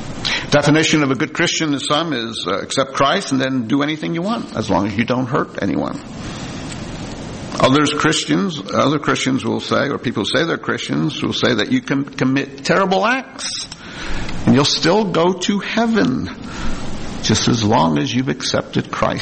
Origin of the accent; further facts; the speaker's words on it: New Jersey, United States; I can remember this story, because I'm from New Jersey and far across the river from part of New York City, so we always got the news from New York.